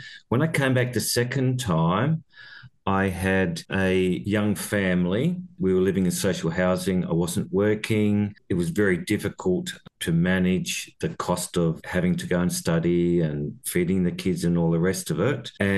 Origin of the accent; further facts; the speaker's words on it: Perth, Western Australia, Australia; I'm a Noongar man from southern Noongar country, and I'm living and studying on Wajak Noongar Budja, which is in Perth, my hometown.